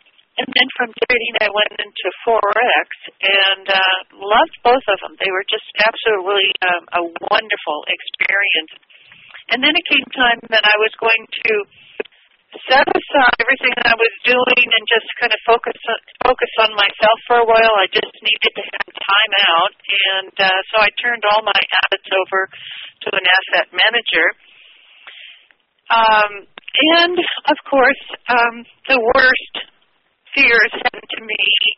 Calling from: Santa Cruz, California, United States; I'm calling in from the Santa Cruz area in California along the Central Coast.

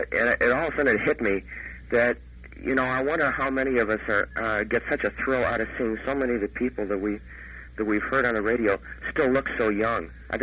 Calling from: Elk Grove, United States; Elk Grove.

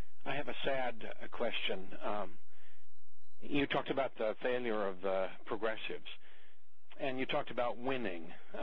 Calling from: Pasadena, California, United States; I'm calling from Pasadena, California.

